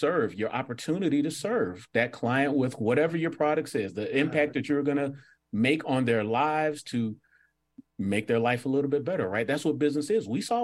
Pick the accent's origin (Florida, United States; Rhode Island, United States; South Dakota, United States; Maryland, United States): Florida, United States; I grew up in South Florida during the 80s. I call it the Scarface era.